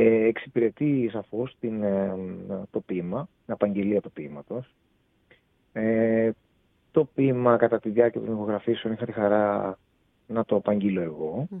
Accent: Western Greece, Greece; Έχω μια ιδιαίτερη αγάπη για τον τόπο μου, για τη Δυτική Ελλάδα και προσπαθώ να είμαι ενεργός και εκεί.

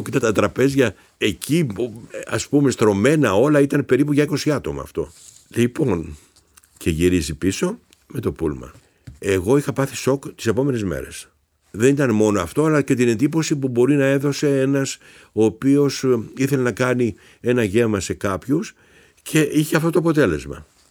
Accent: Greece; εγώ μεγάλωσα στην Ελλάδα της δεκαετίας του 50, του 60, του 70

